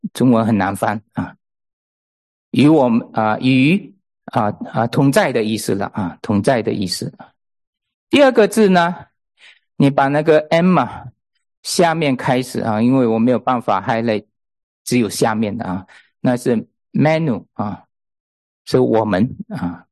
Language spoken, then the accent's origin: Chinese; China; now in United States; 难怪我们中国人都那么矮啊。来了美国，我们整天都抱着小孩，难怪我们小孩子中国人到了美国都一个一个长得很高啊。